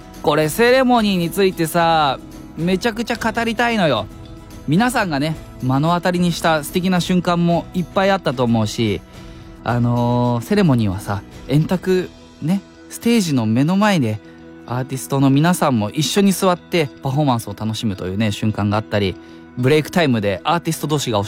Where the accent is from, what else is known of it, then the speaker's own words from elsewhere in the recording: Nagano, Japan; 個人的には地元の長野行けるのが嬉しい。